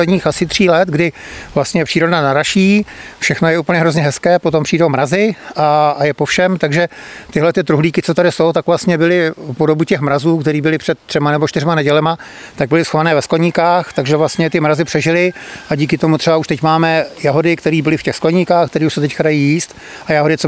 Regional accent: Hradec Králové, Hradec Králové Region, Czechia; protože oba s manželkou pocházíme z Hradce Králové. Já jsem z paneláku, manželka je vlastně z domu uvnitř města

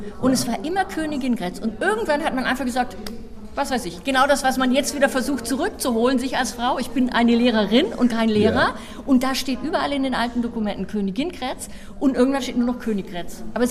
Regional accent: Berlin, Germany; Und ich komme ja aus Berlin. Und ich bin sehr gerne in Berlin. Ich bin auch seit fast 30 Jahren in Berlin.

